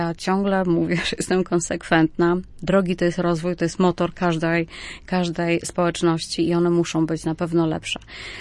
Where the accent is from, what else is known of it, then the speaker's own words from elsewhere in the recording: Dębnica Kaszubska, Pomeranian Voivodeship, Poland; Ja jestem z Dębnicy Kaszubskiej od urodzenia.